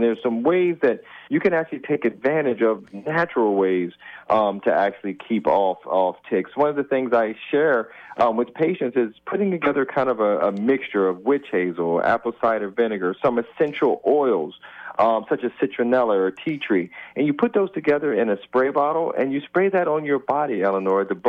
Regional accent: Virginia, United States; Now, I grew up in Virginia, but Virginia is one of those 14 states that you named

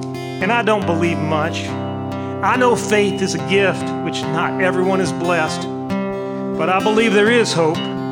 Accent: Paris, Île-de-France, France; I mean, I'm Paris, France, but I identify as a Southerner because that's the part of me that comes out when I'm doing this stuff.

